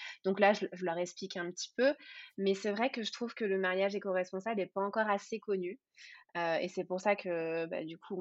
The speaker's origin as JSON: {"language": "French", "town": "Aix-en-Provence", "region": "Provence-Alpes-Côte d'Azur", "country": "France", "tie": "born or raised there", "said": "Ouais, moi je reste très très locale. Je suis née à Aix, je suis toujours à Aix et je suis juste partie 2 ans d'Aix, c'était pour aller à Marseille, donc pas très loin, tu vois."}